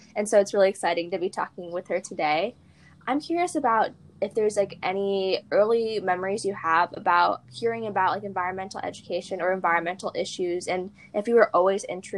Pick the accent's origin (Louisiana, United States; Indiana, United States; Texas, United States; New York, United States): Indiana, United States; and granted, I'm from Indiana, so that's already unlikely.